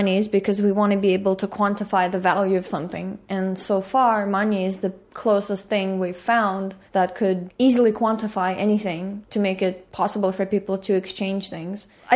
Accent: Russia; I grew up in the Soviet Union, and then when I was 6 or 7 years old, Soviet Union crashed, and there was pretty much anarchy for a couple of years. There was no stable government in Russia

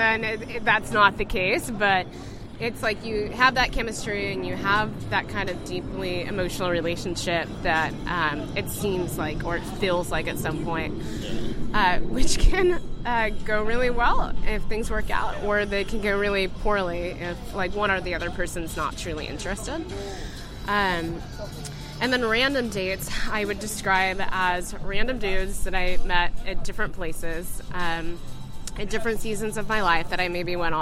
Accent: Oklahoma, United States; I'm from Oklahoma, so that is definitely a big language that's used there.

